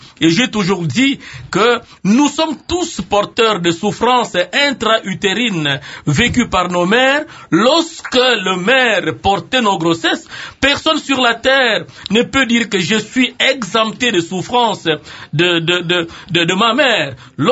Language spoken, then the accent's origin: French; Kinshasa, DR Congo